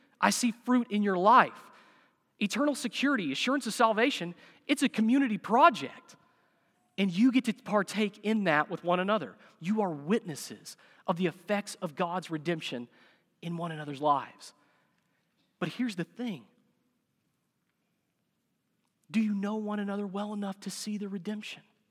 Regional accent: Harrison, Arkansas, United States; I am from Harrison.

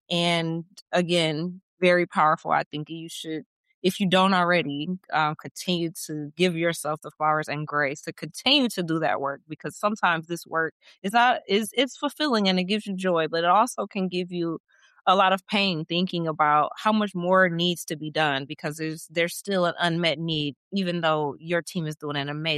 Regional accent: Michigan, United States; now in Atlanta, United States; I live in Atlanta. I'm originally from Michigan.

